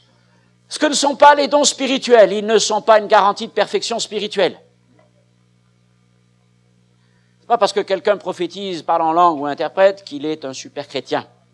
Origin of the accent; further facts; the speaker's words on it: France; Ça, c'est difficile quand on est français, parce que d'habitude, on retient ce qui n'est pas bon.